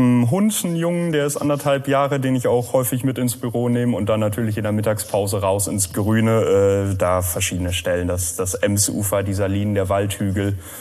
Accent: Lünne, Lower Saxony, Germany; Ich bin auch in Emskop, allerdings von einer anderen Landesgrenze, auch aus Niedersachsen, südliches Emsland, aus Lünne.

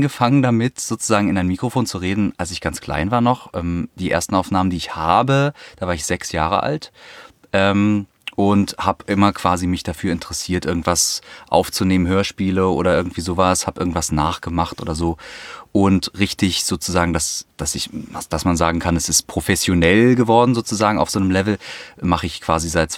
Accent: Berlin, Germany; Also ich komme aus Berlin … bin Sprecher und Musiker

